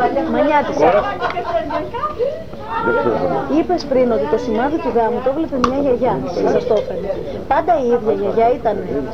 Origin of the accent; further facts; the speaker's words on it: Thessaloniki, Central Macedonia, Greece; Μεγάλωσα στη Θεσσαλονίκη. Και η καταγωγή μου είναι Μικρασιάτες, έξω από την Κωνσταντινούπολη, από την Αρετσού. Αλλά νιώθω πιο καλά στη Μακεδονία. Πήγαμε πρόσφυγες.